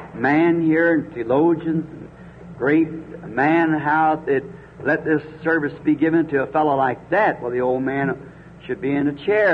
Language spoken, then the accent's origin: English; Ireland; Of course, being Irish, my people are Catholic.